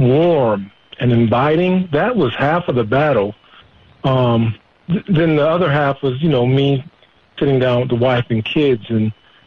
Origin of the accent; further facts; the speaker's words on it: Florida, United States; No, I'm from Florida, but I'm living in Nebraska right now.